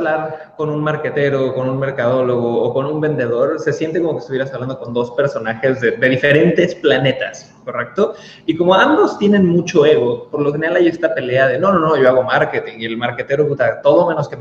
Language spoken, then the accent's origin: Spanish; Cancún, Quintana Roo, Mexico; born there; yo soy nacido en Cancún, México. Mi padre es chileno, mamá mexicana.